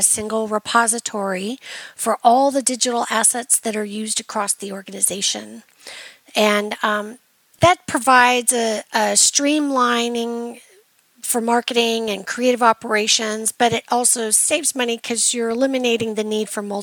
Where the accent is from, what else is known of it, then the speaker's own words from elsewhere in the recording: Silicon Valley, California, United States; moved away as an adult; also born or lived in New York City; now in Nashville, United States; Well, I am actually from Silicon Valley, so I've always had a respect for technology. Born and raised there, and in my 30s, I moved to New York City, where I lived for a decade